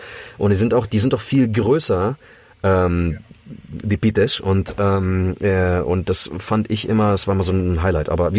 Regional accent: Germany; ich bin in Deutschland mit Nutella groß geworden

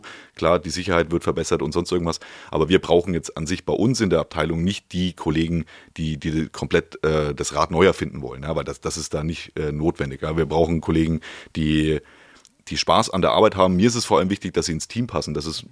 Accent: Nuremberg, Bavaria, Germany; in meiner Heimatstadt in Nürnberg.

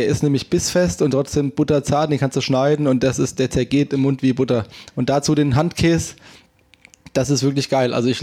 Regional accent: Gambach, Hesse, Germany; ich komme nicht aus Münzenberg, sondern aus Gambach. Ganz wichtiger Unterschied. Ich bin ja ein Gambacher

